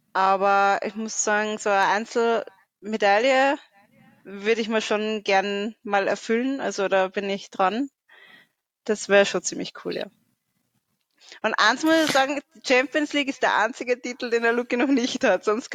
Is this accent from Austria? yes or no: yes; Austria; Ja, ist bei uns in Österreich auch schwierig, oft mit Kegelbahnen.